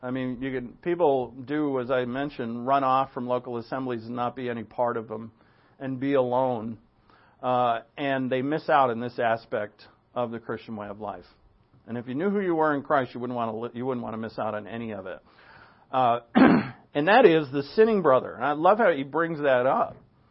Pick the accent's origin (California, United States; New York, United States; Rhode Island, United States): Rhode Island, United States; Providence; Before, I grew up in Blessed Sacrament Catholic Church on Academy Avenue in Providence, Rhode Island.